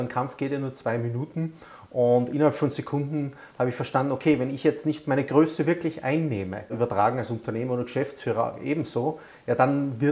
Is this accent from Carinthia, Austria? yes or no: no; Vienna, Austria; now in Rosenheim, Germany; ich bin ja Wiener und darf in Rosenheim leben und das macht mir eine Riesenfreude in Bayern.